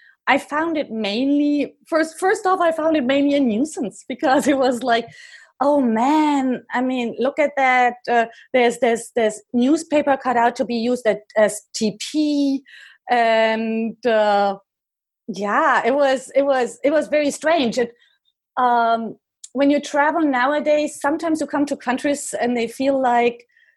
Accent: Germany; And it was relatively close to Eastern Germany. So I grew up in the West, but relatively close to the border.

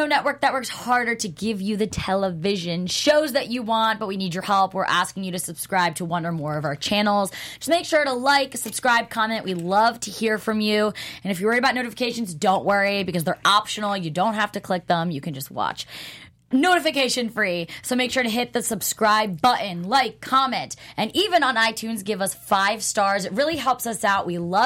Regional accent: New Jersey, United States; I'm from Jersey. These people aren't from Jersey, so everyone needs to relax.

